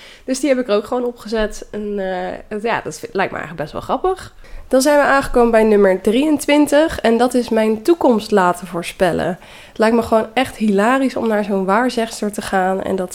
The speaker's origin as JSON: {"language": "Dutch", "town": "Naaldwijk", "region": "South Holland", "country": "Netherlands", "lives_now": "Amsterdam, Netherlands", "said": "Ik kom dus uit Naaldwijk en kom daar nog steeds wel veel. Omdat ouders en vriendinnen daar nog wonen."}